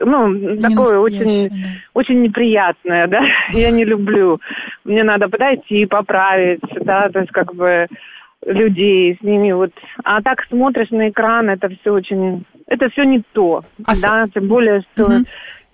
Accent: Saint Petersburg, Russia; also born or lived in Berlin / Toronto; now in Vienna, Austria; я сама из Петербурга родом, выросла

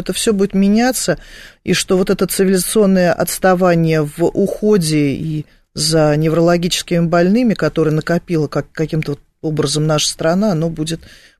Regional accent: Moscow, Russia; я москвичка

